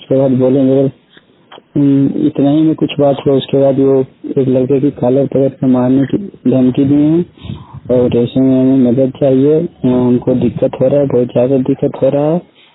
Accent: Jamui, Bihar, India; now in Haridwar, India; जमुई जिला बिहार से बोल के रहने वाले हैं। हम हरिद्वार के बादराबाद थाना बेगमपुर गांव से अभी बात कर रहे हैं।

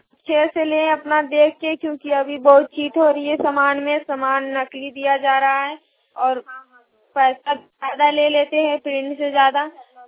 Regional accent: Manganpur, India; आज सोमवार का दिन मंगनपुर में बाजार लगता है हमारा गांव मंगनपुर में

